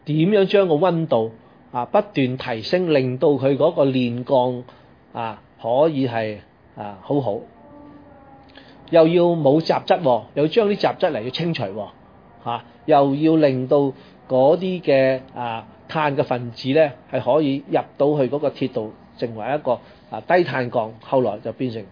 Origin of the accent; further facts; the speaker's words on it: China; 遲我們千幾年、啊、我們中國人呢很早就已經有這個、啊、生產鐵的技術了